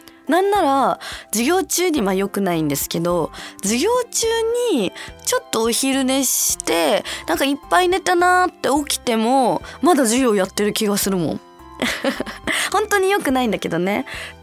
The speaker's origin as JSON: {"language": "Japanese", "region": "Okinawa", "country": "Japan", "tie": "born or raised there", "said": "私はさ、沖縄生まれ沖縄育ちで、なんだろうな、冬のスポーツのなんだろう経験がないし、あと親しみもないから"}